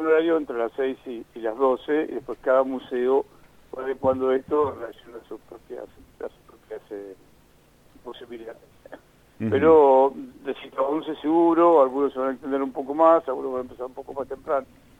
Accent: La Plata, Buenos Aires Province, Argentina; exageradamente platense.

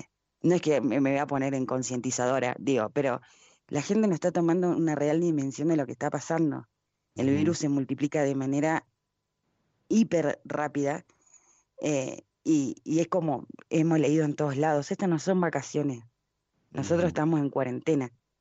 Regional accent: General Belgrano, Buenos Aires Province, Argentina; now in La Plata, Argentina; yo soy originaria de General Belgrano, provincia de Buenos Aires, me fui a estudiar allá.

